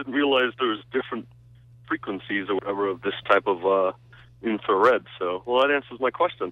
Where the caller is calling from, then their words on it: Hinsdale, Massachusetts, United States; Hinsdale, Mass.